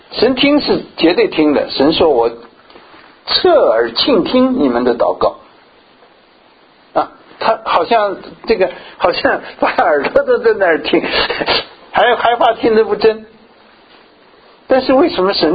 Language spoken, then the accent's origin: Chinese; China; 这个有点就像我们中国人的眼睛一样，我们中国是不是黑的，对不对？